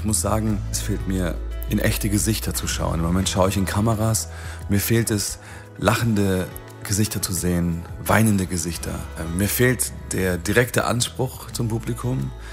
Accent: Wuppertal, North Rhine-Westphalia, Germany; Denn hier ist meine Heimat und hier bleibe ich und hier fühle ich mich wohl und hier bin ich verankert. Und ja, von hier aus geht's immer los in die große, weite Welt, aber es geht auch immer wieder zurück. Immer wieder zurück nach Wuppertal.

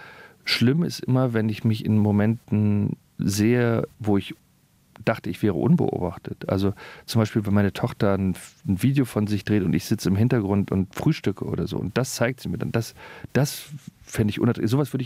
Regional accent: Berlin, Germany; Berlin, ich bin ja Berliner, empfinde ich ganz anders.

